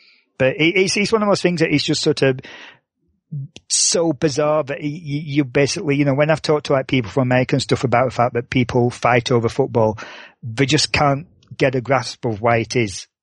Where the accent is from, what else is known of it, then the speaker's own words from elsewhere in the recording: Barnsley, Yorkshire and the Humber, United Kingdom; certain teams were coming in to, you know, play my hometown, Barnsley.